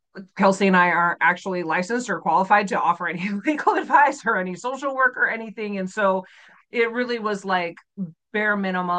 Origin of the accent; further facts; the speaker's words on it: Utah, United States; because I'm born and raised in Utah.